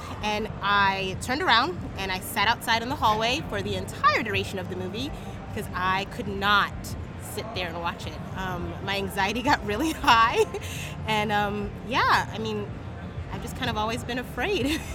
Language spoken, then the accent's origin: English; Virginia Beach, Virginia, United States; I am from Virginia Beach, Virginia.